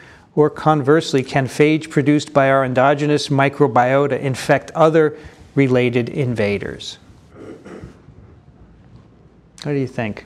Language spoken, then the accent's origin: English; Australia; Also, as an Australian, it is nice to hear us getting a mention quite often